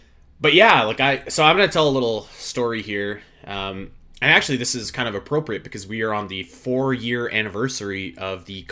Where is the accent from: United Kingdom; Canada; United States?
Canada; I mean, I'm just Canadian.